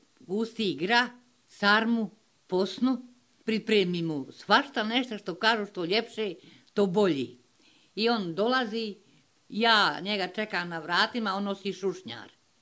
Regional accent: Vozuća, Federation of Bosnia and Herzegovina, Bosnia & Herzegovina; born there; rođena sam u Vozućuj. Krštena sam u Vozućićevoj crkvi.

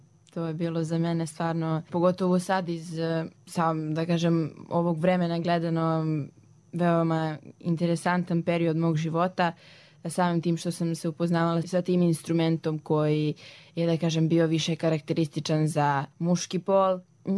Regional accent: Kraljevo, Šumadija and Western Serbia, Serbia; imam 16 godina, dolazim iz Kraljeva

